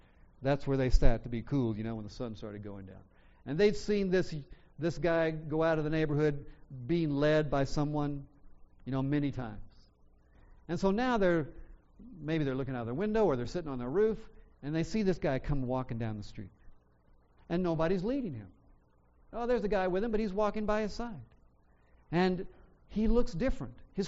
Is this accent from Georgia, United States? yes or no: yes; Georgia, United States; now in California, United States; I grew up in the South, and, you know, in the South, in Georgia, people often, you know, sat on their porch